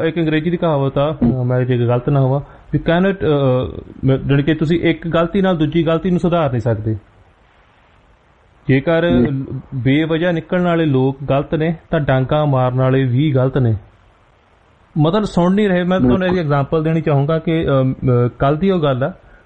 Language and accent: Punjabi; Punjab, India; ਅਸੀਂ ਪੰਜਾਬ ਦੇ ਲੋਕ ਤਾਂ ਹਜੇ ਡੰਡਿਆਂ ਤੋਂ ਡਰ ਕੇ ਬੈਠ ਰਹੇ ਹਾਂ ਬੇਸ਼ੱਕ